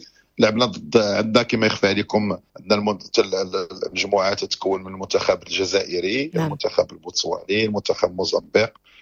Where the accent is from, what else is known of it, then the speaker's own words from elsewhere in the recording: Morocco; خصوصا احنا اللي احنا مغاربه